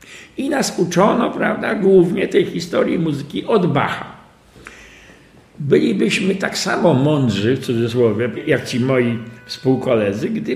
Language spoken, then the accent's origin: Polish; Łódź, Łódź Voivodeship, Poland; born there; bo ja łodzianinem jestem z urodzenia.